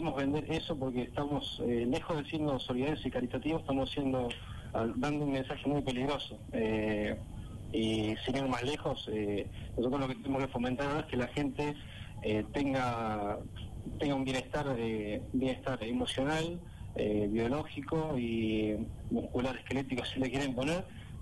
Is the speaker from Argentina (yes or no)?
yes; Argentina; somos argentinos y bueno, mucha gente por ahí tenemos la costumbre de ser muy muy expresivos